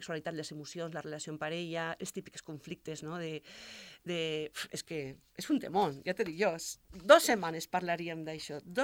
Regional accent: Reus, Catalonia, Spain; jo soc de Reus i anava a Barcelona cada setmana a la classe de tantra.

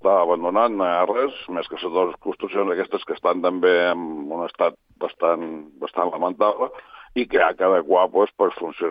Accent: Ibiza, Balearic Islands, Spain; Bé, jo som d'Eivissa

